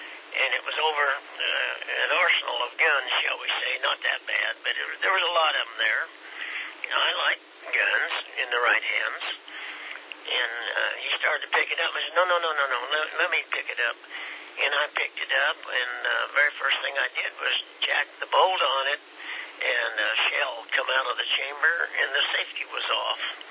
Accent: Kansas, United States; And you know, I'm from Kansas, home of Gunsmoke and Dodge City.

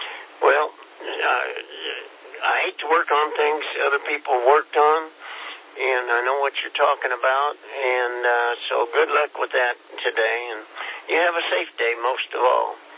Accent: Kansas, United States; From what I've heard, I'm from Kansas. We're a little slow, you know.

